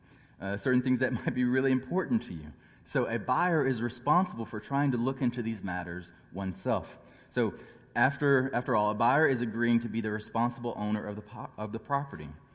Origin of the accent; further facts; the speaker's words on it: Louisiana, United States; now in Virginia, United States; When I was growing up in Louisiana, many of the people in my small hometown would warn, "Don't touch an armadillo.